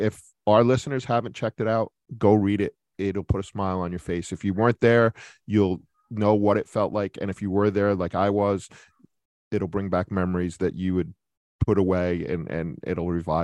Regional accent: Rhode Island, United States; Like, I didn't grow up in Massachusetts. I grew up in Rhode Island. It's not far. It's an hour.

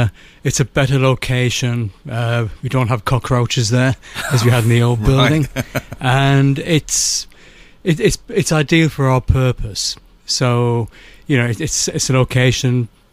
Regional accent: North East England, United Kingdom; I'm originally from Tyneside.

